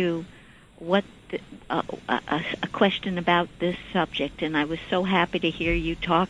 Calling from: New York, United States; I'm calling from Suffolk County

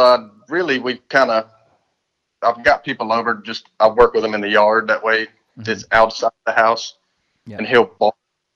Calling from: Florida, United States; Up in the panhandle around right outside of Tallahassee.

